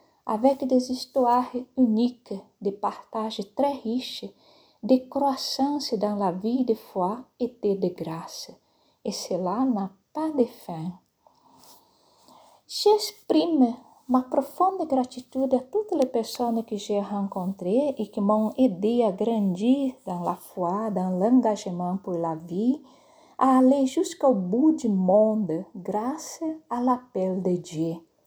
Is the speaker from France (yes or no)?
no; Brazil; French is a second language; je suis brésilienne d'origine japonaise. Je suis née et j'ai grandi à la campagne, avec une vie pas très facile mais heureuse. Mes parents étaient de tradition bouddhiste